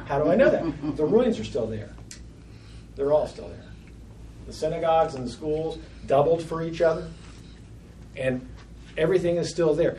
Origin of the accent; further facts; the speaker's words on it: Clarksville, Tennessee, United States; I'm from Clarksville, Tennessee.